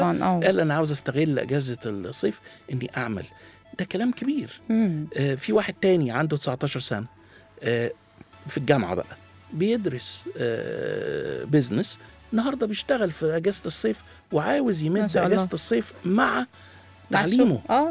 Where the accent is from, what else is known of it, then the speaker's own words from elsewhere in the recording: Egypt; وأنا بقولها مش عشان أنا مصري ومتحيز لأهلي